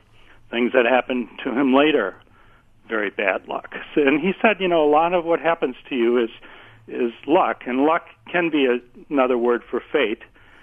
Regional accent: Wisconsin, United States; said, I'm from Wisconsin and, you know, I think, you know, for the sake of Kenosha, you know, you should speak to me at least.

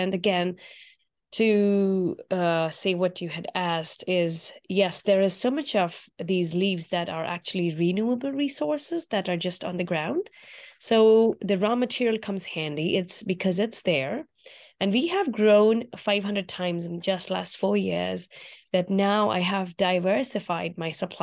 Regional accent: India; moved away; I was born in India. Growing up in India, I used to eat my food on banana leaves, which even exist today.

